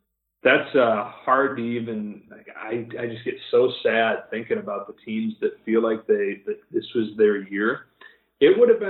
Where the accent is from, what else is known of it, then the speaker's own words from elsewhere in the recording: Michigan, United States; So I would have had a hard time, you know, growing up in Michigan. I grew up a Notre Dame fan